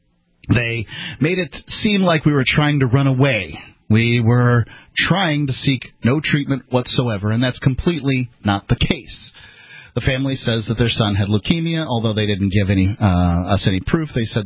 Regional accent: Florida, United States; Now, I'm from Manatee County, Florida, and I'm right there next door to Hillsborough

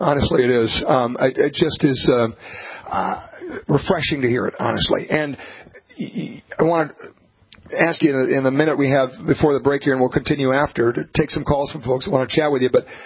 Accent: North Dakota, United States; from North Dakota.

